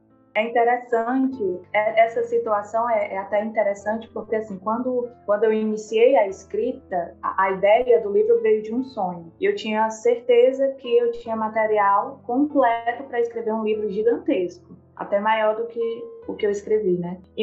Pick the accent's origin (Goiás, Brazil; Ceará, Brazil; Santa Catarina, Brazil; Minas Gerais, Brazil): Ceará, Brazil; Jaguaruana; now in Fortaleza, Brazil; Eu falo agora, neste momento, de Fortaleza, mas eu sou de Jaguaruana, interior do Ceará. Eu tenho 23 anos.